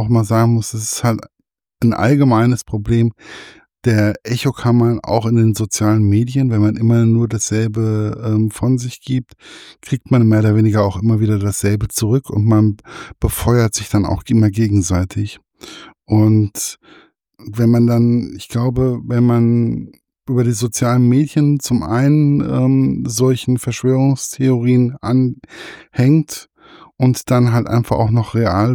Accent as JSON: {"language": "German", "region": "Hesse", "country": "Germany", "tie": "born there", "said": "Hessen hat schon sowas Besonderes für mich, wenn man auf einmal in einem anderen Bundesland ist und man ist gebürtiger Hesse"}